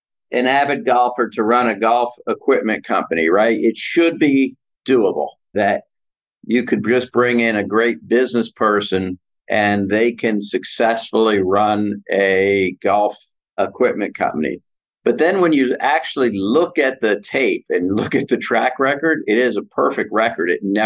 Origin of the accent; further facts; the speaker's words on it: Northeast, United States; I grew up caddying in the Northeast.